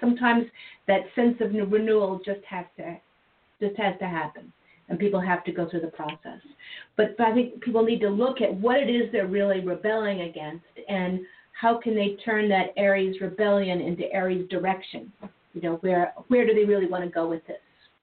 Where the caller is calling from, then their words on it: Montana, United States; And I'm calling in from Montana